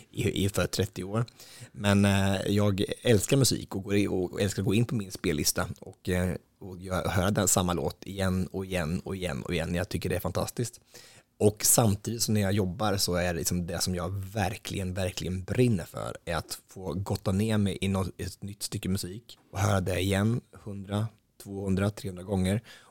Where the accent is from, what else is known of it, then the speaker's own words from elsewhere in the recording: Östansjö, Örebro County, Sweden; Att vi sitter hemma i våran gillestuga hemma i Östansjö och ska ha vänner från Göteborg på besök.